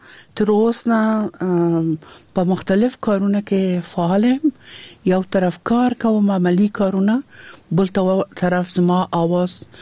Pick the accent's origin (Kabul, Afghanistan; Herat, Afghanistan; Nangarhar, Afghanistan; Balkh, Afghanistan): Kabul, Afghanistan; زه د کابل یم او په کابل ښار کې پیدا شوم. دم دلته په کابل کې ما سبق ویلی ده.